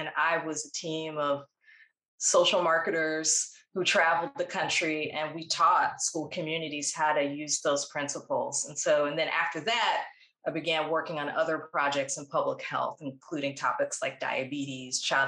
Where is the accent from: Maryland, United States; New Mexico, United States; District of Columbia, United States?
District of Columbia, United States; Washington; But because I grew up in Washington, D.C., and understood the rhythms of the federal government